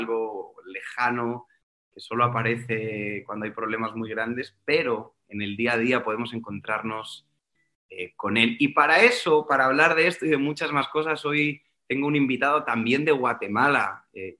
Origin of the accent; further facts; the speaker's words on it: Spain; Soy español, cantautor, tengo 34 años